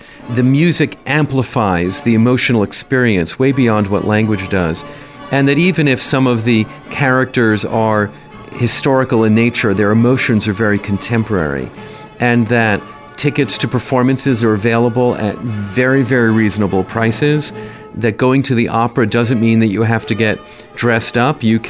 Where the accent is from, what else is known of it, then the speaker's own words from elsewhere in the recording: New York, United States; I was born and brought up in New York, and I went away to college.